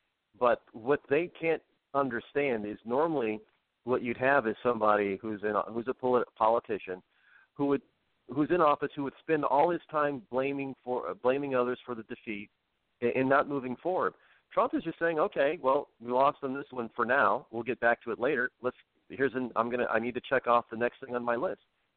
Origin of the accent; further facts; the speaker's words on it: United States; That's something else that we as the American people are not used to.